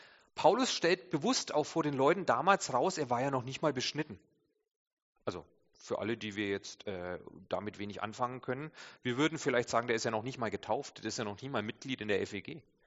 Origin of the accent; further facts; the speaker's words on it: Bavaria, Germany; Es ist so katastrophal, als Franke Pilger zu sagen.